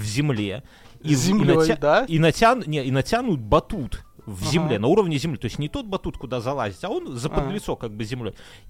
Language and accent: Russian; Belarus; moved away; Почему я тоскую, уехав из Беларуси?